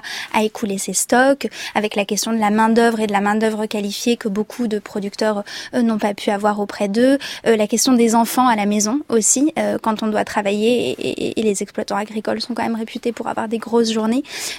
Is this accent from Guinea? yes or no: no; Lurcy-Lévis, Auvergne-Rhône-Alpes, France; Mes parents étaient dans l'Allier, dans le village où j'ai grandi, à Lurcy-Lévis. Mais moi, j'étais à Paris.